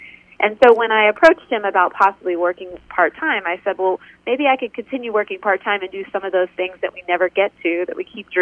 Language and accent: English; Texas, United States; Well, I'm originally from Texas, and a lot of my roots are in Louisiana, so right there in that area. And I was raised in a practicing Catholic family